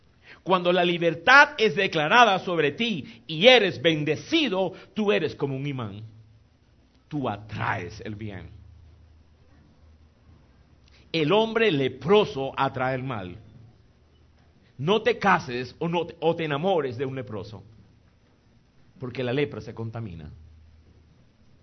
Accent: Colombia; born there; Yo nací pobre en Colombia, una familia pobre.

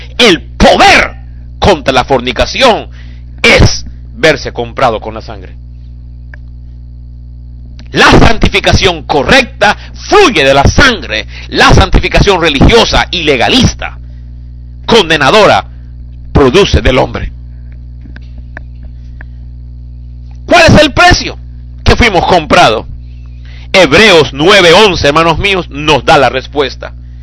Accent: Lima, Peru; O una limeña como yo vi.

